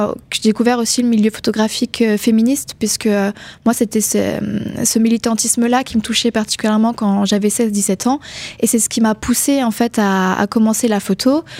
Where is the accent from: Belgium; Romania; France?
France; Grand Est; j'ai 23 ans, je viens des Vosges